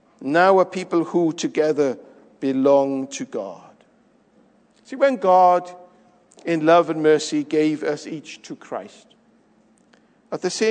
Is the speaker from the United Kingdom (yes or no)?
yes; Wales, United Kingdom; I'm Welsh.